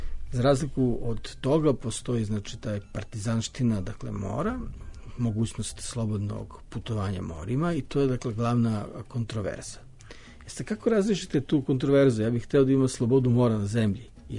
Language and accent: Serbian; Serbia; I kao rezignirani Srbin hteo sam da kažem da taj težak zadatak nije nemoguć